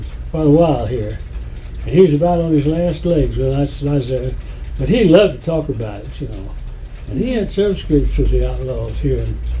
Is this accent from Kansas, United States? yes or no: yes; Fredonia, Kansas, United States; born there; I was born in Fredonia, Kansas, on the southeast part of Kansas there. I was born at home in bed.